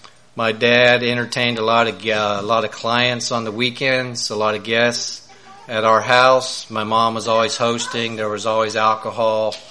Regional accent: Dover, Ohio, United States; also born or lived in New Philadelphia, Ohio; But anyway, I was born in Dover. I actually lived in New Philadelphia, Ohio for the first 4 years of my life. Then we moved from New Philadelphia to Dover, Ohio.

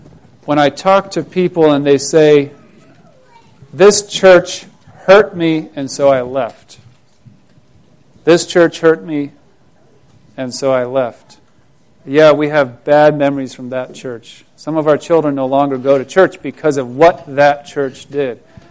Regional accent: Ohio, United States; I come from Geauga County

